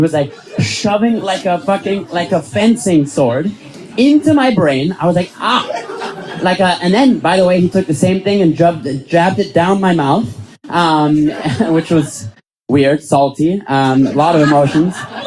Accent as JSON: {"language": "English", "region": "Vienna", "country": "Austria", "second_language": "English", "said": "I'm from Vienna"}